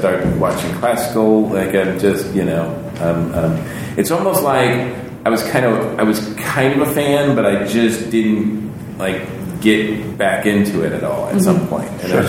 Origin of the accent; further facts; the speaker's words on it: Massachusetts, United States; I grew up in Massachusetts.